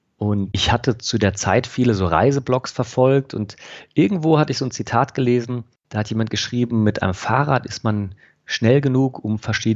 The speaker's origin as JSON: {"language": "German", "town": "Freiburg", "region": "Baden-Württemberg", "country": "Germany", "tie": "born or raised there", "said": "Ich bin da extra in meiner Heimat in Freiburg in ein Geschäft gegangen"}